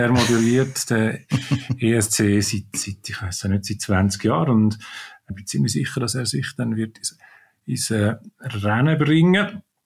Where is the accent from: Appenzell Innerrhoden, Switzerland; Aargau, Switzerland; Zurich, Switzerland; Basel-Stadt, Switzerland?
Zurich, Switzerland; Als Zürcher plädiere ich natürlich auf Zürich.